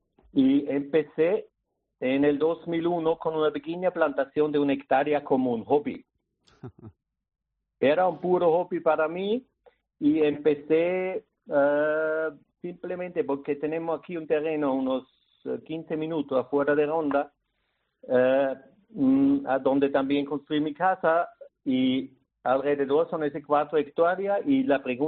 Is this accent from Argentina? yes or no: no; Austria; que tiene su origen en, pues, en Austria, en mi país de origen.